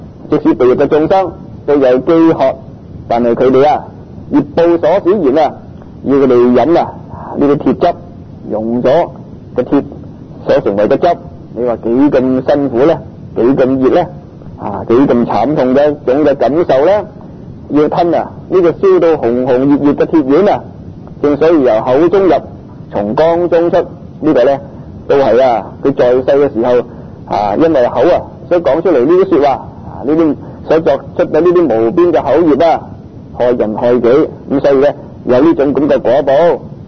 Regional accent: Guangdong, China; 咁所以我哋廣東人呢，照中國歷史嚟講，係屬於南蠻嘅

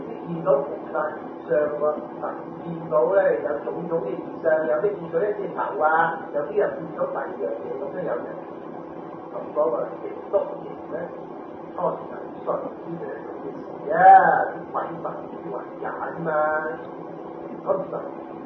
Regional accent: Guangdong, China; 我哋廣東人嘅呢度有個名山叫做係景山啦

